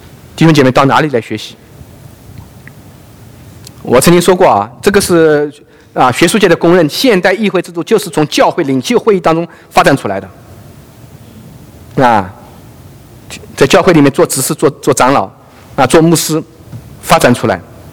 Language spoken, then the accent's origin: Chinese; China; 这个我们大陆人啊，这个词啊，很这个说了算啊